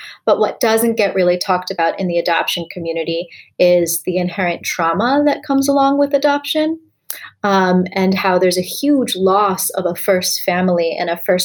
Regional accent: United States; And I'm sure most Asians can relate to in growing up in the United States.

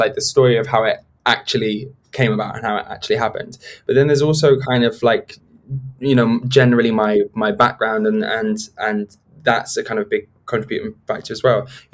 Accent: South West England, United Kingdom; born there; I actually come from quite a middle class place. You know, I was born in Gloucestershire, and my extended family are all, you know, middle class people

